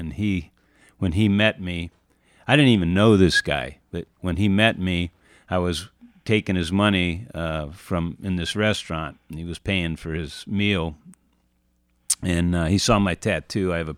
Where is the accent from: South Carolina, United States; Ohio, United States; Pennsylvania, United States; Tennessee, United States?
Ohio, United States; No, I came back in Ohio. Okay. I mean, I was from Ohio.